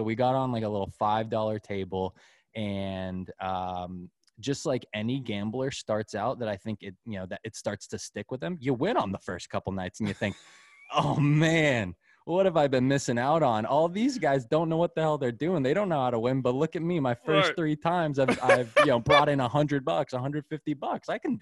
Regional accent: Massachusetts, United States; So you need to, and plus now I'm back in my home state of Massachusetts.

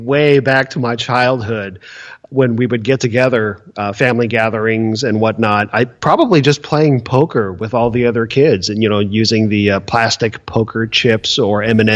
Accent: Orange County, California, United States; So I grew up in Orange County, which is a good 30, 40 minutes south of Los Angeles. And I went to college at UCSD down in San Diego.

